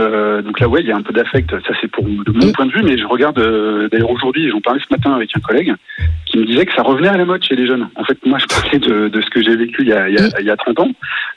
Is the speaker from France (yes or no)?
yes; Boulogne, Île-de-France, France; moi, j'habite maintenant dans les Yvelines, mais je suis né à Boulogne. Hein, et d'accord. J'ai grandi à Boulogne.